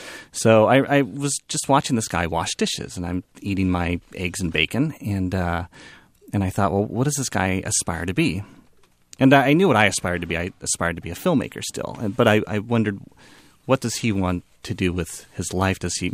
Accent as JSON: {"language": "English", "region": "California", "country": "United States", "said": "And I'm from the Bay Area, and you would think of any place in the world where you would find a female sushi chef, it would be here in the Bay Area."}